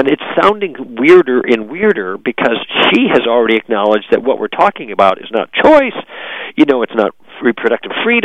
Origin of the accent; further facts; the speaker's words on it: Chicago, Illinois, United States; now in Los Angeles, United States; I was raised in Chicago. Now I live out on the West Coast in Los Angeles